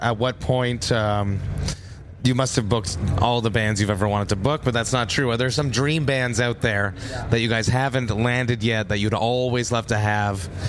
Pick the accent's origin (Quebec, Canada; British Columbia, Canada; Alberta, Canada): Quebec, Canada; Montreal; I'm from Montreal, so we had very, very, very hot summers